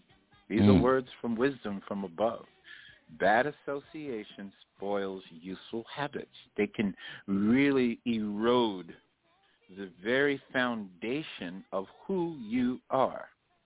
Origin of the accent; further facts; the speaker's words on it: New York, United States; You know, I'm Shinnecock Native from New York. I'm Shinnecock Native American.